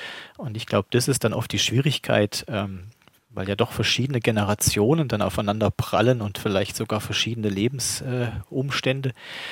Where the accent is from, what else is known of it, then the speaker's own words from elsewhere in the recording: Saarland, Germany; born there; accent: Saarland dialect; moved away; ich bin ja gebürtiger Saarländer und habe das Saarländische noch so ein bisschen drin. Wahrscheinlich die richtigen Saarländer merken wahrscheinlich sofort, dass ich da schon lange nicht mehr wohne und lebe.